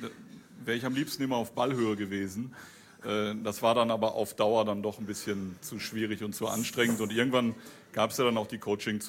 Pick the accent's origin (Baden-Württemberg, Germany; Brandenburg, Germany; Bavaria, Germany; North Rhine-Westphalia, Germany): North Rhine-Westphalia, Germany; Herford; Und ich komme nur aus Ostwestfalen, ja. Und das ist nicht vergleichbar. Also Herford ist auch eine tolle Stadt und auch meine Heimatstadt.